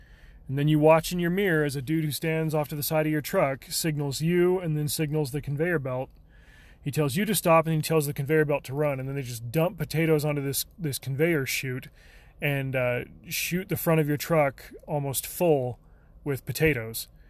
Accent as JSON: {"language": "English", "town": "Las Vegas", "region": "Nevada", "country": "United States", "tie": "born or raised there", "said": "Where I grew up in the Las Vegas Valley, to the west of the valley, there's the Blue Diamond gypsum mine."}